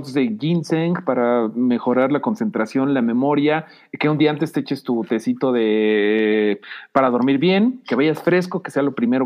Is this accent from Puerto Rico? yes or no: no; Mexico; hay cosas que como mexicanos podríamos ver como tabú